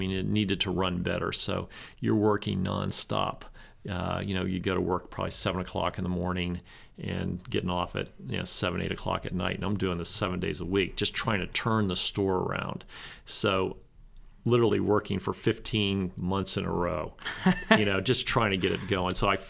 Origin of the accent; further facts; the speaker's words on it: Ohio, United States; You know, I grew up in Ohio, so I'd been through the state